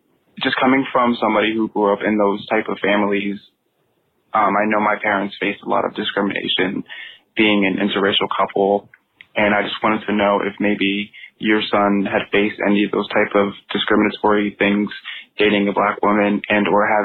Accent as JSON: {"language": "English", "town": "Philadelphia", "region": "Pennsylvania", "country": "United States", "said": "I'm from Philadelphia."}